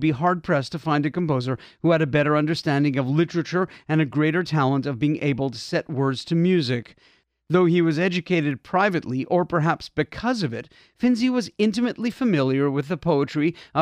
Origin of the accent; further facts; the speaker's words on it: Quebec, Canada; I grew up in French Canada in a very English neighborhood.